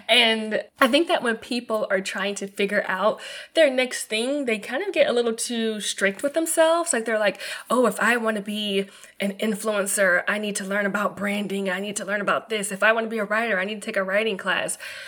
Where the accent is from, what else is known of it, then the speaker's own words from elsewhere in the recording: Atlanta, Georgia, United States; And I think it's because I came from Atlanta and the lingo was there